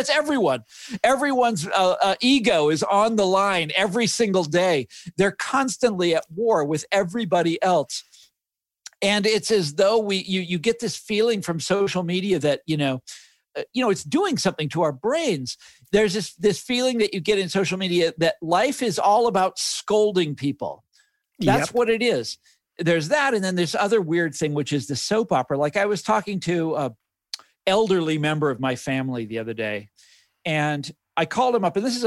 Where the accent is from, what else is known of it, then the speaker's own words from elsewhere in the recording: Kansas City, Missouri, United States; So when I was growing up in Kansas City, we were the antithesis of New York.